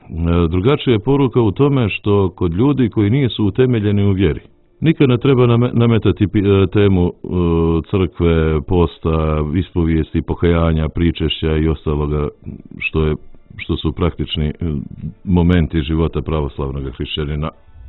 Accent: Montenegro; što bi rekli kod nas u Crnoj Gori.

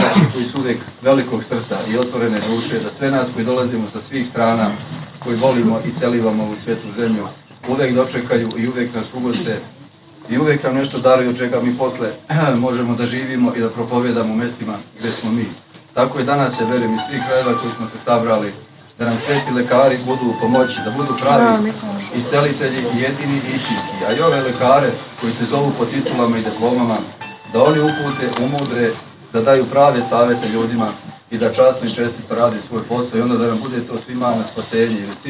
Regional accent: Republika Srpska, Bosnia & Herzegovina; dolazim iz Republike Srpske

